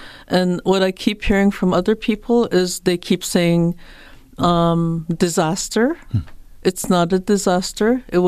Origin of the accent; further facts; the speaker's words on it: Grassy Narrows, Ontario, Canada; I'm from Grassy Narrows, Ontario. It's about 2,400 kilometers from here